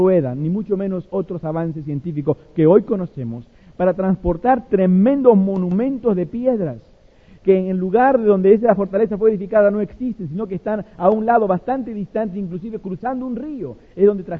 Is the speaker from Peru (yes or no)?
yes; Lima, Peru; born there; Yo nací en Lima, Perú, en la República de Lima, Perú, en Sudamérica